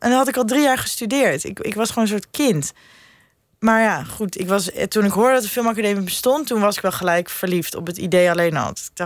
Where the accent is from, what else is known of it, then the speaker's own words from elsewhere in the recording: Arnhem, Gelderland, Netherlands; Nou, ik kom uit Arnhem.